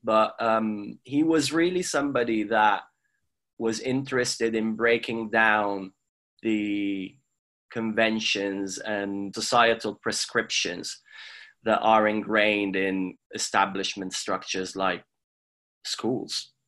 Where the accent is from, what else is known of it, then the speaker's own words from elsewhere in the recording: Milan, Lombardy, Italy; also born or lived in Kuwait / Cairo, Egypt; I was born 1978 in Milan. And then soon after, we moved to Kuwait, because that's where my dad's family was. And we stayed there for a few years until I was five.